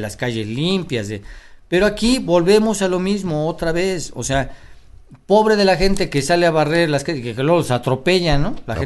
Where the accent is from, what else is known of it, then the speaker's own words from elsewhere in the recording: Mexico; Nosotros los mexicanos llegamos a un restaurante, platicamos